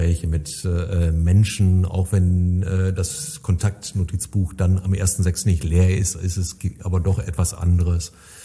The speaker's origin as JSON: {"language": "German", "region": "North Rhine-Westphalia", "country": "Germany", "said": "wir haben keine Berge und wir haben keine Seen, aber auch landschaftlich ist das hier eine verdammt attraktive Ecke und das dürften wir uns als Münsterländer öfter mal vor Augen führen."}